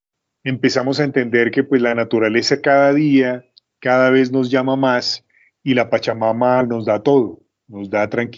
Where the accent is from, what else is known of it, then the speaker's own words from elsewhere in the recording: Villavicencio, Meta, Colombia; born there; Yo soy llanero, yo nací en Villavicencio, Meta, Piedemonte llanero.